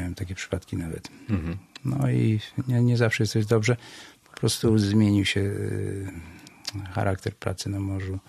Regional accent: Gdynia, Pomeranian Voivodeship, Poland; ja mieszkałem w różnych miejscach. Często się przeprowadzaliśmy w samym centrum Gdyni, przy skwerze Kościuszki.

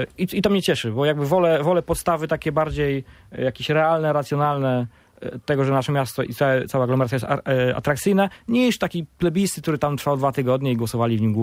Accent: Gdańsk, Pomeranian Voivodeship, Poland; ja jako gdańszczanin jednak odwieczny

